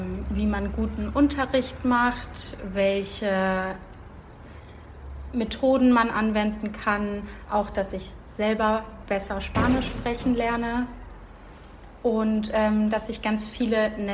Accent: Munich, Bavaria, Germany; ich komme aus München, studiere aber in Marburg. Das ist eine kleine Stadt in der Nähe von Frankfurt.

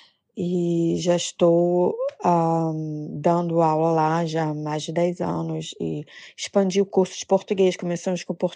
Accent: Rio de Janeiro, Brazil; Eu sou do Rio de Janeiro, carioca.

